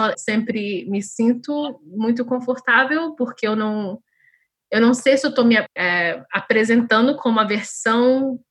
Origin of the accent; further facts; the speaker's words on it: Brazil; não é só porque eu sou mormon. Agora a coisa que me faz diferente é que eu sou brasileira, é que eu sou de raça mista, né?